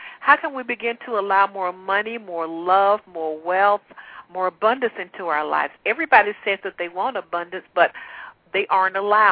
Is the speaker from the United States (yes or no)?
yes; the South, United States; accent: southern; that's my little southern accent there, Lee, I had to throw